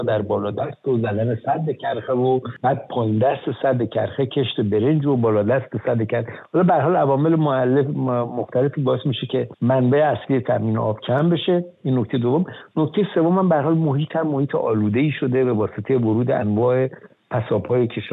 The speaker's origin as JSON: {"language": "Persian", "region": "Khuzestan", "country": "Iran", "said": "من حالا چون خودم به خوزستانی هستم"}